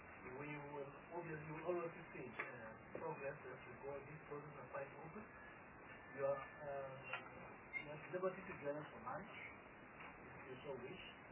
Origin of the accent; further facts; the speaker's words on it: Northern Cape, South Africa; So I come from the Northern Cape